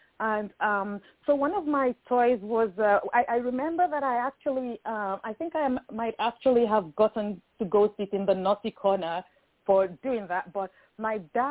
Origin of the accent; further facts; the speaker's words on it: Nigeria; growing up in Nigeria, it was maybe a bit less, it was less defined, just a little.